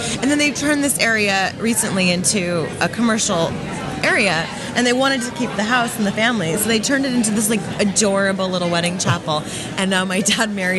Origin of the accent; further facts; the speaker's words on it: Las Vegas, Nevada, United States; I mean, it's my hometown too. I grew up in Vegas.